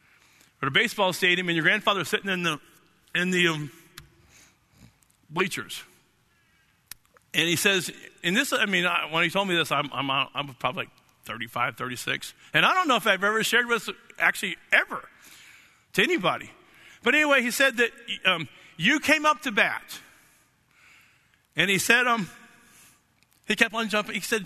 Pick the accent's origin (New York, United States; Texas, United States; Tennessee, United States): Texas, United States; Dallas; I've been to Dallas a lot of times. We're from Dallas originally.